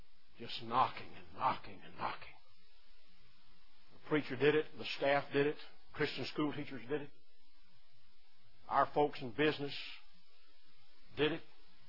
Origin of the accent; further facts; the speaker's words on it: the South, United States; also born or lived in Maryland; You know, I'm a Southern boy. I grew up in the South.